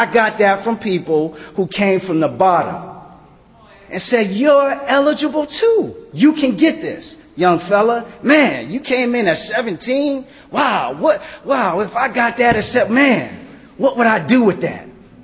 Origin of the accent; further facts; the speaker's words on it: Boston, Massachusetts, United States; now in Woodbridge, United States; I'm settled in Northern Virginia. I'd never even heard of Woodbridge, Virginia. You know, I'm from Boston, man.